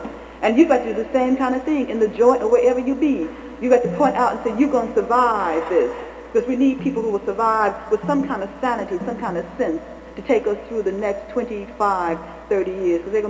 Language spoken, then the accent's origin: English; New York City, New York, United States; I grew up in New York City, and I never knew anything about myself as a black person.